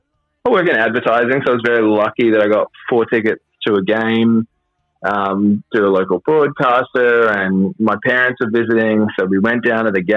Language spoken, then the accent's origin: English; Sydney, New South Wales, Australia; also born or lived in Gold Coast; You know, I grew up in Sydney, but then I lived on the Gold Coast.